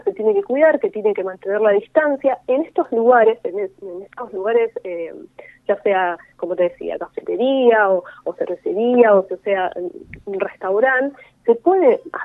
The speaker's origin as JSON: {"language": "Spanish", "town": "Lanús", "region": "Buenos Aires Province", "country": "Argentina", "said": "que los dos somos de Lanús"}